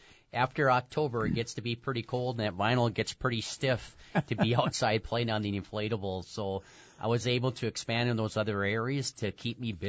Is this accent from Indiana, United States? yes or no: no; Minnesota, United States; moved away; right now I'm just in the state of Wisconsin. However, I'm from Minnesota